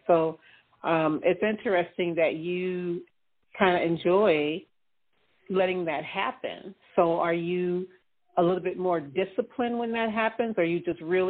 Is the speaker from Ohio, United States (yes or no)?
yes; Ohio, United States; I know growing up in Ohio, we grew up in a little small town in Ohio